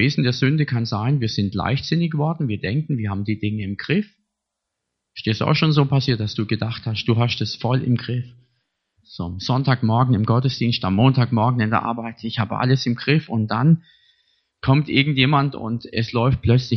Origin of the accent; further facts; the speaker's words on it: Lörrach, Baden-Württemberg, Germany; born there; ich bin zwar in Lörrach geboren, aber ich kenne mich nicht sonderlich gut in Lörrach aus.